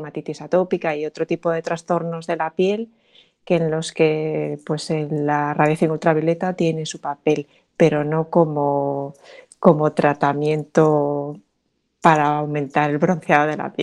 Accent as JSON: {"language": "Spanish", "country": "South Korea", "lives_now": "Spain", "said": "O puedo hablar, por ejemplo, de mi país de origen, que es Corea"}